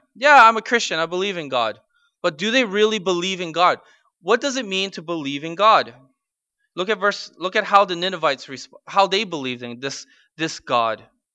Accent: United States; You know, I'm an American. I very much love America.

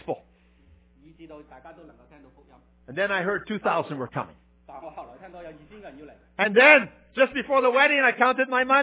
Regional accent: Netherlands; I'm from Holland. So I think about money.

